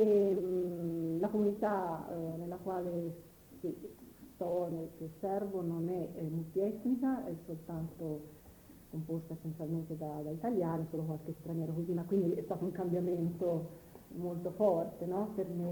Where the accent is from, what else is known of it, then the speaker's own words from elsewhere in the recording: Florence, Tuscany, Italy; moved away as an adult; Io sono fiorentina, non so se si sa, sono la toscana di origine, sono di Firenze, e però appunto essendo vissuta per così tanto fuori dalla mia città, perché praticamente l'ho lasciata quando avevo 18 anni per recarmi prima all'estero